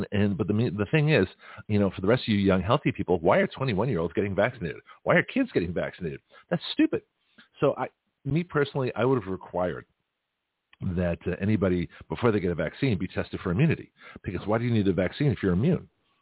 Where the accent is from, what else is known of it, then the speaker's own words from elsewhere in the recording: Canada; because I'm Canadian originally.